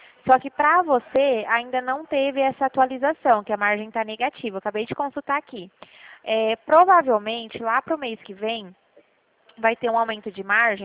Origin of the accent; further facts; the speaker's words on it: Dracena, São Paulo, Brazil; Eu sou aqui de Dracena. É interior de São Paulo.